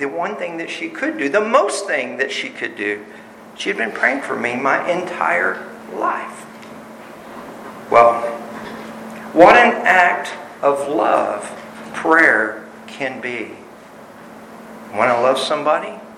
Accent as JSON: {"language": "English", "region": "Texas", "country": "United States", "tie": "born or raised there", "said": "Now, I grew up in Texas."}